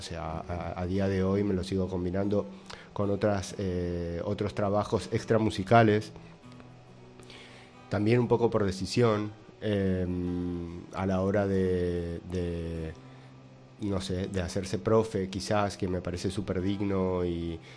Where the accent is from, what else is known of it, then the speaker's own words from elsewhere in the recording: Mendoza, Argentina; moved away; Sí, un rato. Vine desde Mendoza.